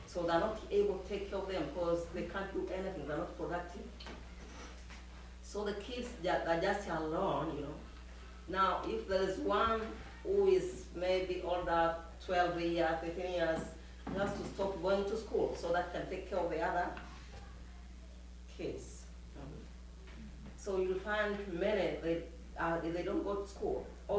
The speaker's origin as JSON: {"language": "English", "country": "Tanzania", "said": "from Tanzania."}